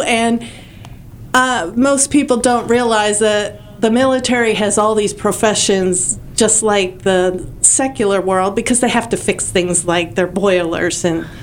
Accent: Philadelphia, Pennsylvania, United States; One is because I'm from Philadelphia and I always set my books in Philadelphia.

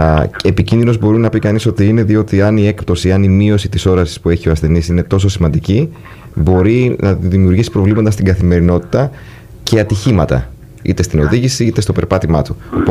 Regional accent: Menetes, South Aegean, Greece; Εγώ είμαι από τις Μενετές και από την Αρκάσα.

